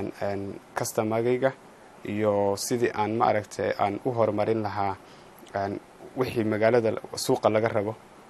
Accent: Garissa, Garissa County, Kenya; waxaan ka imaaday wadanka kenya magaalada gaarisa ayaan ka imaaday

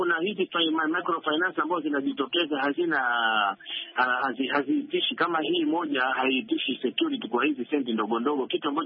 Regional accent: Tana River County, Kenya; Kwa mfano kama sahi kule kwetu Tana River tuna harakati ya kufadhilisha taasisi moja wanaita

